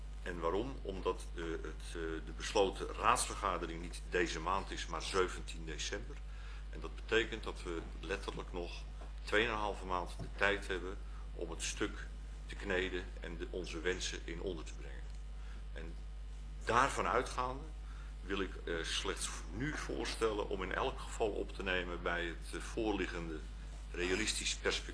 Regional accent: North Holland, Netherlands; mijn roots liggen ook in de Houtrakpolder. Daar ben ik opgegroeid, grootgebracht en heb ik heel veel jaren doorgebracht.

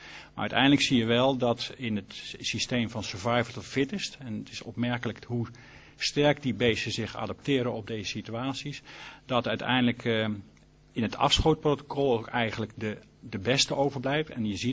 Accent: Arnhem, Gelderland, Netherlands; Ik kom uit de streek van Arnhem

